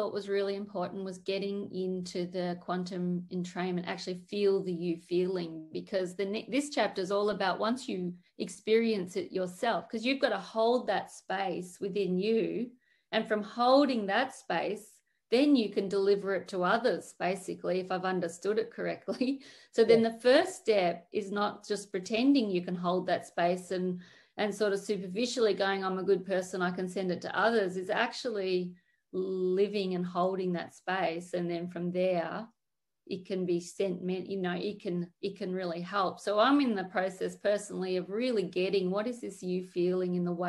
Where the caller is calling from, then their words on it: Melbourne, Victoria, Australia; Yes, I'm here from Melbourne, Australia.